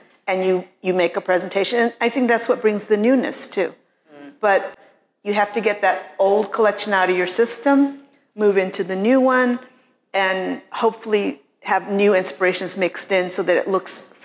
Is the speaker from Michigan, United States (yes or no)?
yes; Detroit, Michigan, United States; growing up in Detroit, it's so far from London, which was happening, New York.